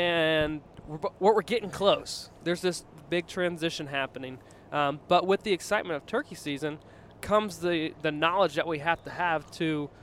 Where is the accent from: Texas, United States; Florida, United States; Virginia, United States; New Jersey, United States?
Virginia, United States; When I was growing up in Virginia, all I wanted to do was go hunt New York, the state of New York.